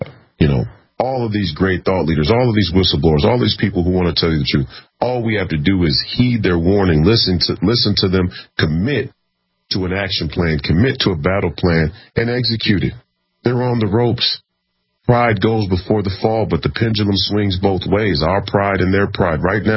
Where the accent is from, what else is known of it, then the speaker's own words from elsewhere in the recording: Minneapolis, Minnesota, United States; I grew up here in Minneapolis, Minnesota.